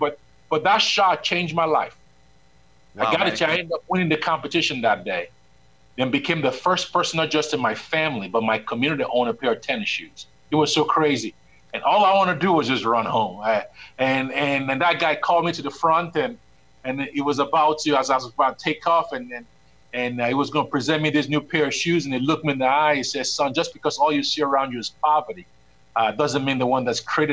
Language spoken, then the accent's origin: English; Nigeria; I was born into a first-generation Christian family. Growing up in Nigeria, my reality was somewhat unique. I was the first son in my family.